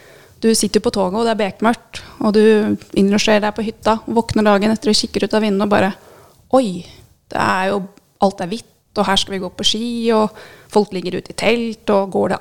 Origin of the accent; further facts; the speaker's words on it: Oslo, Norway; Og født og oppvokst I Oslo.